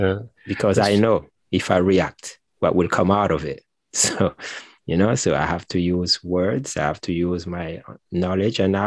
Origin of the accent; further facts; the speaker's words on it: Martinique; moved away; When I first came here, I was fresh from Martinique. And, you know, there's something back home that we are very proud of is our voice.